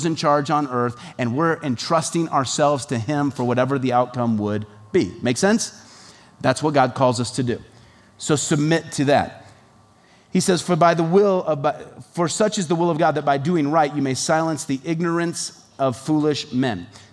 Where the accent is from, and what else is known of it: United States